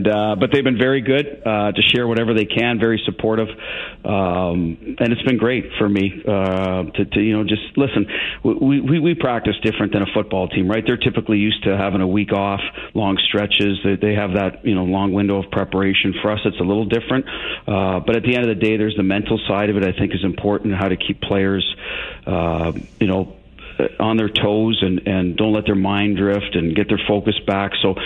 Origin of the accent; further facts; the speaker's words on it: Ottawa, Ontario, Canada; And we're from Ottawa and Kitchener were in the same. We're both from Ontario, so we both got in, and we're beating them.